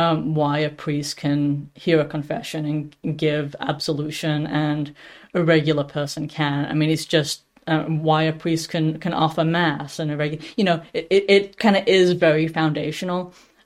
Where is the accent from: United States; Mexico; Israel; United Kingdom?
United Kingdom; England; Growing up in England, I don't think I ever had any exposure to anyone who was Catholic.